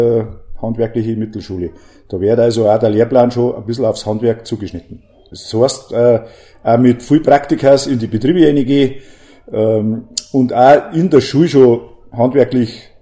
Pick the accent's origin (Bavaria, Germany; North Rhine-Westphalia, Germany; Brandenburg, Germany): Bavaria, Germany; Sommerberg; born there; now in Neubayern, Germany; ich bin ein gebürtiger Sommerberger.